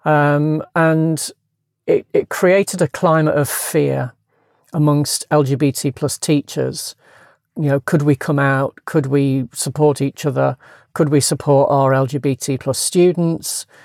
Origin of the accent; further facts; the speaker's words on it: Manchester, North West England, United Kingdom; born there; moved away as an adult; also born or lived in London; Well, I'd left home. I was born in Manchester. I left home at 18 for teacher training college in London.